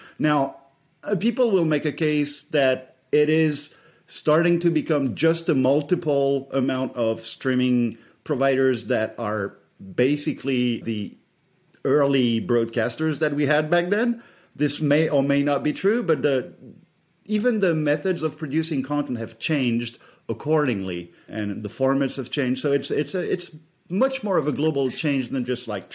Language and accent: English; France; as I said before, I come from France, and so you'd have Canal Plus